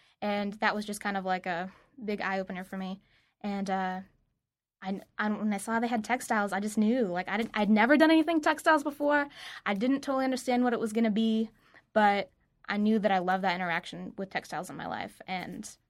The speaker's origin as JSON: {"language": "English", "town": "Carrollton", "country": "United States", "tie": "born or raised there", "said": "Carrollton was a really cool place to grow up."}